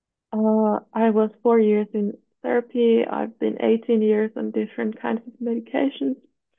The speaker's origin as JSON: {"language": "English", "country": "Finland", "said": "from Finland, and it's my fourth BA meeting."}